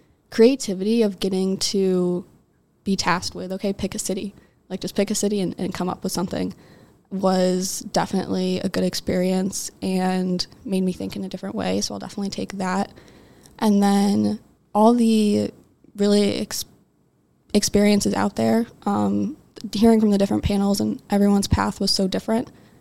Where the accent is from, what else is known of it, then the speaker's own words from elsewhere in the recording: Cleveland, Ohio, United States; I'm a senior in the sport management program. I'm from Cleveland, Ohio, and really I'm interested in marketing and youth sports.